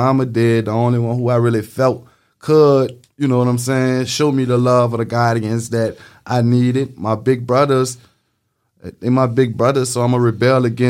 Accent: Marrero, Louisiana, United States; I'm from Moraro. Grew up in Westminster. In Moraro, it's the first neighborhood when you hit Moraro coming from the West Wego area. Stayed there till I was about 13, 14.

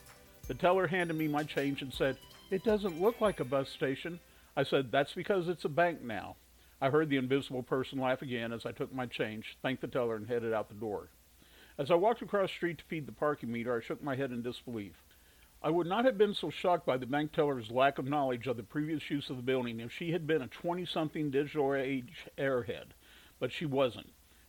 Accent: Topeka, Kansas, United States; Poe, who is also a native Topekan and who knows that I am a history buff, especially when it comes to my hometown.

